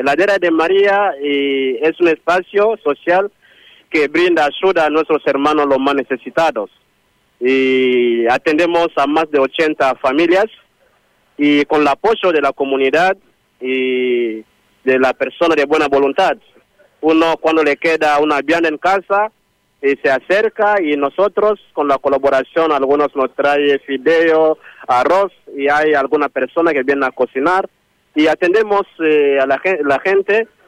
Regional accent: DR Congo; now in Santa Fe, Argentina; soy de la República Democrática del Congo.

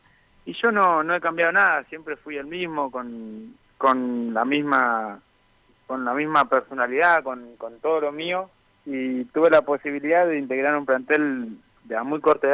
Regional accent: San José de Rincón, Santa Fe, Argentina; Yo soy de San José de Rincón.

